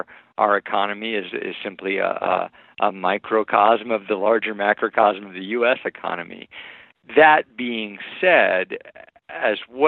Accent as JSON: {"language": "English", "region": "Iowa", "country": "United States", "lives_now": "Northwest Iowa, United States", "said": "I'm from Southeast Iowa. I love that area, but I'll admit there's almost no public hunting ground"}